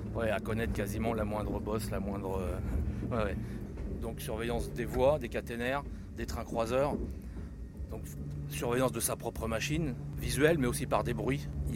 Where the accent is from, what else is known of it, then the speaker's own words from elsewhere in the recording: Orléans, Centre-Val de Loire, France; Oui, je suis d'Orléans. Je pratique la ligne depuis 12 ans.